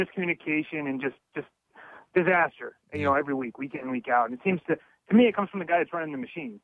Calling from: Pennsylvania, United States; from Pennsylvania.

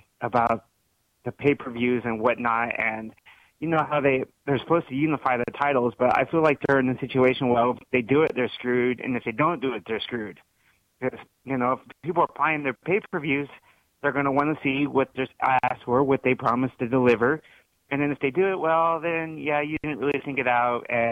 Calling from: Las Vegas, Nevada, United States; I'm in Las Vegas, and I was listening to it on K-Ship 1400

